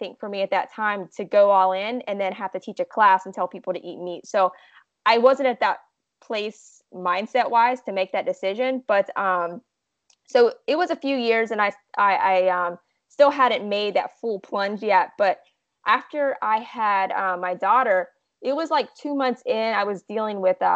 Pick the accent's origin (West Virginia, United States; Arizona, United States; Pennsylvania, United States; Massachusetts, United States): West Virginia, United States; moved away as an adult; also born or lived in Florida, United States; I grew up in West Virginia. And I lived there and went to school there.